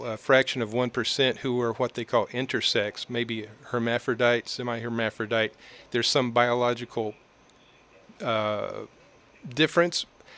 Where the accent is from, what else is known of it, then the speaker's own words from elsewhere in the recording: United States; I need to do what I can to help my hometown and my home area here in Montgomery County.